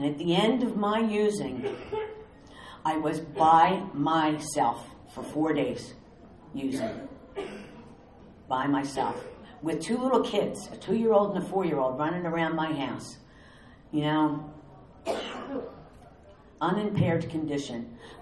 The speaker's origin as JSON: {"language": "English", "town": "Philadelphia", "region": "Pennsylvania", "country": "United States", "tie": "born or raised there", "said": "Now, I'm from the Philadelphia area. I don't know if any of you are. I was born and raised in Roxborough."}